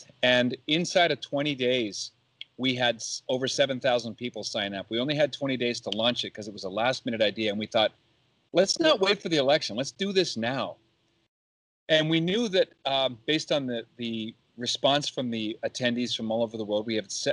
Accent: Canada; now in United States; as a newly minted American citizen. We just became U.S. citizens last month. I was from Canada.

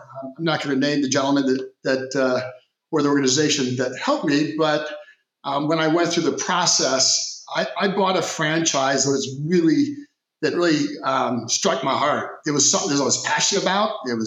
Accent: Midwest, United States; I grew up in the Midwest. Very concerned family.

